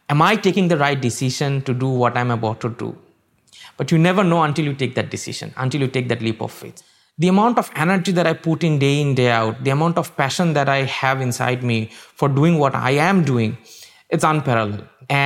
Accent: Bangladesh; I'm from Bangladesh.

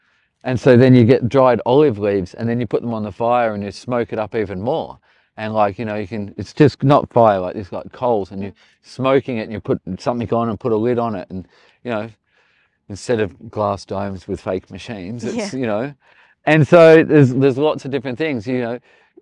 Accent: Australia; Because braai, look, I'm an Australian.

